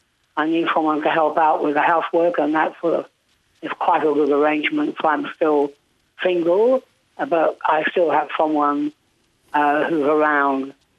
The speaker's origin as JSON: {"language": "English", "region": "England", "country": "United Kingdom", "tie": "born or raised there", "said": "Yeah, I grew up in England in the 50s"}